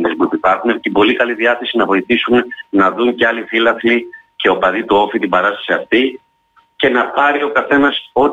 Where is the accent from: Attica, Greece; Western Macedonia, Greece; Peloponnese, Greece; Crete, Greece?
Crete, Greece; Heraklion; γιατί είμαι Ηρακλειώτης